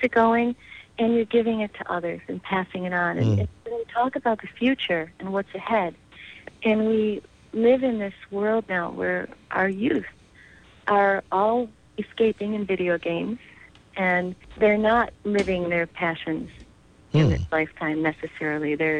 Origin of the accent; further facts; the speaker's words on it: Buffalo, New York, United States; It's my hometown, and it's having a big resurgence right now, and I love being a part of influencing the community there. I love bringing things from the West Coast back to my hometown